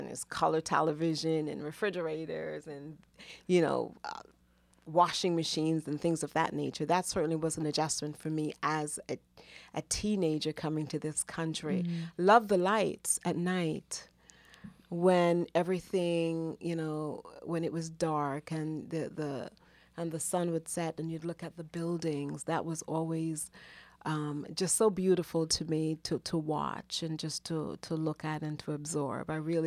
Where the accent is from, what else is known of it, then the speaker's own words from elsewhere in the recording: Jamaica; No, I'm originally from Jamaica, West Indies.